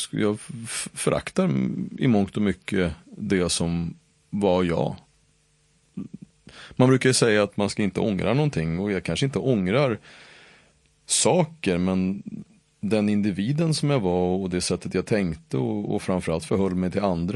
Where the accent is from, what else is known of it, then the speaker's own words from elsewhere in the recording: Uppsala, Uppsala County, Sweden; när jag växte upp i Gottsunda